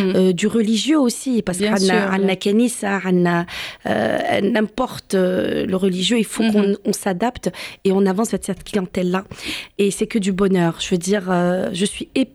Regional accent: East, Algeria; Donc, moi, je suis de l'Est algérien. Je suis native d'Algérie, mais de l'Est.

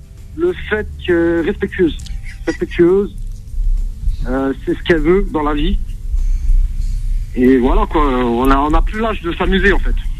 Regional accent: Paris, Île-de-France, France; Alors moi j'ai 37 ans. Je suis de Paris.

